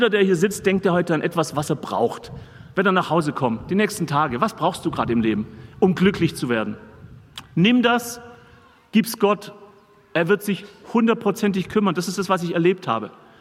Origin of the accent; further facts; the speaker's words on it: Baden-Württemberg, Germany; ich bin Schwabe und wir Schwaben, wir händ's ja nicht so mit Geld gäbe und so.